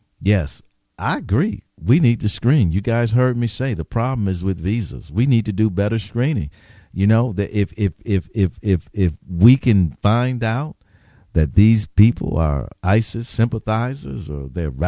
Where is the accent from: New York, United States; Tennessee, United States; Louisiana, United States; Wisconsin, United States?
Wisconsin, United States; Milwaukee; born there; Mount Sinai Hospital, where I was born in Milwaukee, Wisconsin, just as precious.